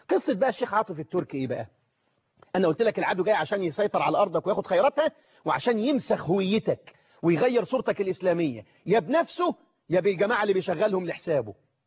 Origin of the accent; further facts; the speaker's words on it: Egypt; وياريت يبقى المشروع ده عندنا في مصر